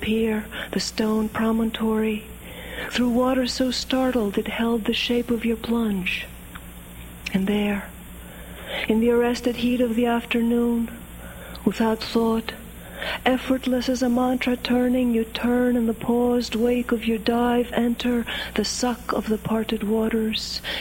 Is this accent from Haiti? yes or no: no; Greece; now in New England, United States; I was born and raised in Greece.